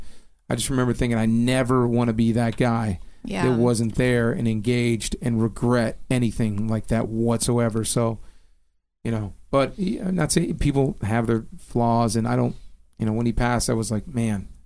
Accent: Detroit, Michigan, United States; So, I grew up in Detroit, and then I went to my mom's a single mom.

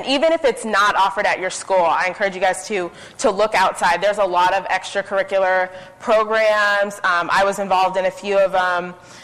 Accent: California, United States; I'm from California, so I went to school in Washington, D.C., and that in itself was a transition. But we both are from California.

